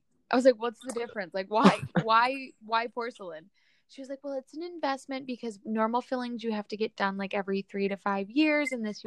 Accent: Brooklyn, New York, United States; You're on like the Upper East Side right now. And like, yeah. I'm from Brooklyn."

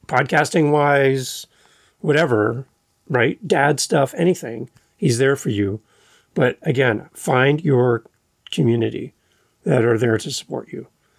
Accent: Canada; as a Canadian, looking at our U.S. friends and neighbors

